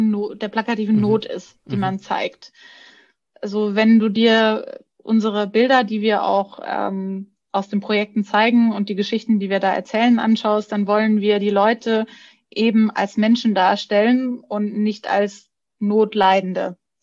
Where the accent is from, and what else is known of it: Bavaria, Germany